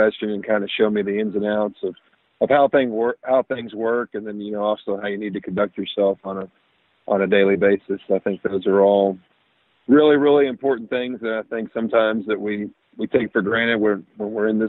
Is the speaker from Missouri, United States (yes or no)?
no; Raleigh, North Carolina, United States; But growing up in Raleigh, North Carolina, where obviously basketball, college basketball at that, is kind of held on a pedestal a little bit.